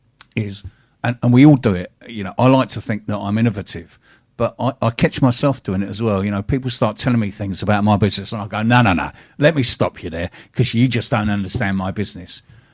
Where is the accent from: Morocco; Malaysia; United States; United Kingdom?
United Kingdom; London; accent: Cockney; I'm English and I'm a Cockney in it.